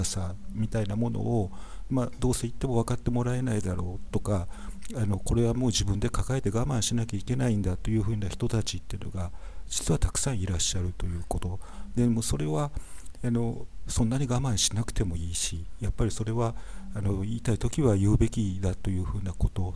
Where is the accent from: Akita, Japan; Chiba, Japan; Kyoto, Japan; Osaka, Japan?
Osaka, Japan; 私自身は大阪出身で被災者ではないので、